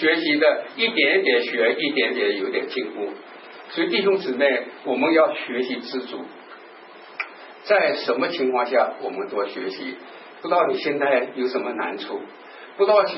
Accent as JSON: {"language": "Chinese", "region": "Shanghai", "country": "China", "accent": "Shanghai", "said": "我说我更不行什么呢？我不是标准的普通话，我是上海口音"}